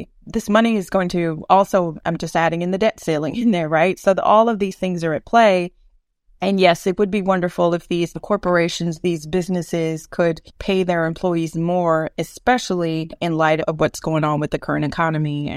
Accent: Eunice, Louisiana, United States; now in Houston, United States; shout out to my hometown of Eunice, Louisiana, we don't call it inflation

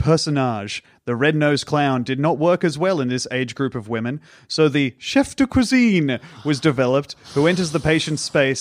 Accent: Australia; I'm an Australian comedian and mime.

